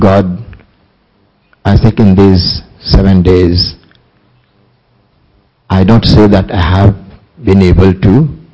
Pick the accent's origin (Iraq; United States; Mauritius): Mauritius; first language Hindi; English is a second language; from Mauritius. I would like to speak in Hindi. It's my mother tongue.